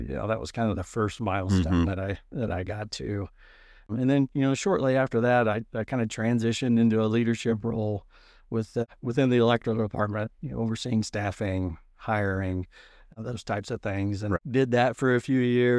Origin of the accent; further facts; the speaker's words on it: Indiana, United States; Just out in the middle of nowhere, you know, western part of Indiana.